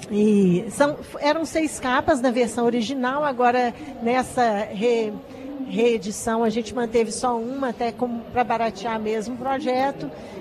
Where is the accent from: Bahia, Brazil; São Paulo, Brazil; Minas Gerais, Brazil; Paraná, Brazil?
Minas Gerais, Brazil; lá é a minha terra, lá é a terra da minha família.